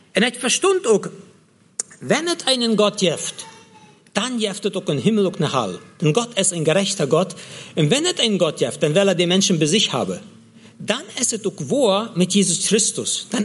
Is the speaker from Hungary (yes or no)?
no; Russia; German is a second language; Bei uns in Russland wäre das so, dass die alle mit 15 Jahren zur Jugend gingen.